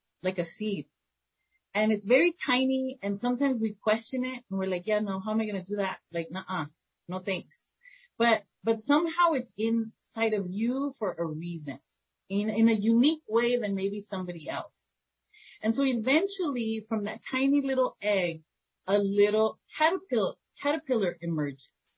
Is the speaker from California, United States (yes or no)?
yes; California, United States; first language es; English is a second language; So my first language is Spanish. I learned English in school. I grew up in Southern California.